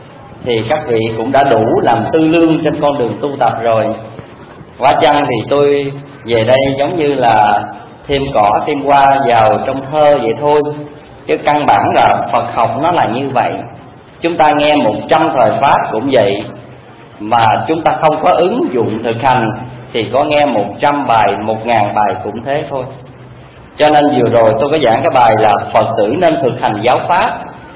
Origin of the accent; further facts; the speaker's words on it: Mekong Delta, Vietnam; Tôi là người dân miền Tây